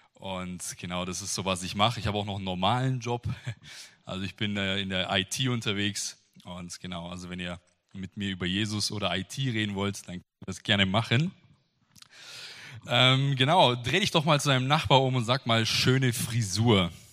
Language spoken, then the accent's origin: German; Salem, Baden-Württemberg, Germany; Ich komme aus Salem vom Bodensee.